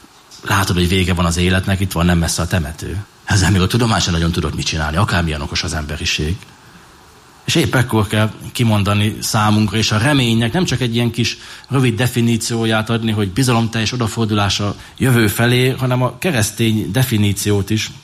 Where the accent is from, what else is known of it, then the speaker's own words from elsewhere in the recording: Hungary; Igen, magyarok vagyunk, megmutattuk.